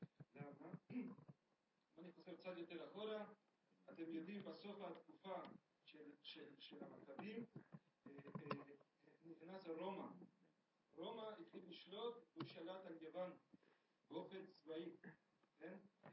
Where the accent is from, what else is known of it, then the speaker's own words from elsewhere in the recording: Argentina; גדלתי במשפחה נוצרית קתולית, וכשהייתי צריך לעבוד את התיכון, ההורים החליטו להביא אותי לבית ספר פרטי. בארגנטינה יש בתי ספר נוצרים פרטיים שנקראים יותר טובים.